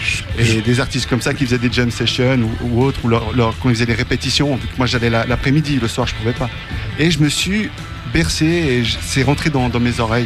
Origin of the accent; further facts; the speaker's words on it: Switzerland; Ah, je suis suisse, je suis un chien.